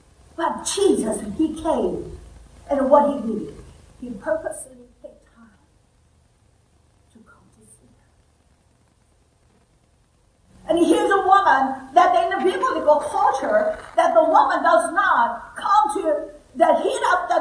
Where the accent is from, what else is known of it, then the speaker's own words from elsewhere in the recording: Ireland; you know, I'm from Ireland, you know, this is a very fancy technology, you know.